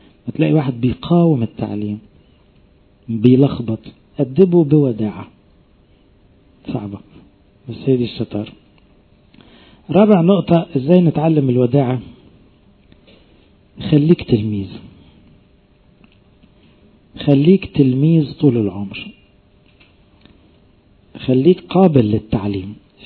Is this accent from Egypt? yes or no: yes; Egypt; احنا اغلبنا كمصريين فينا الطبع ده